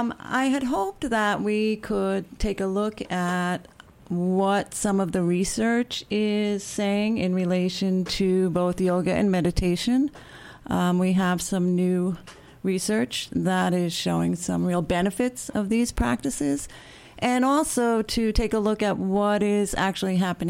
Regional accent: New York, United States; No, I am from Long Island, New York.

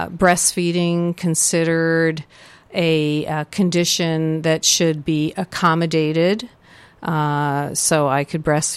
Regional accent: Brooklyn, New York, United States; I grew up in Brooklyn, New York.

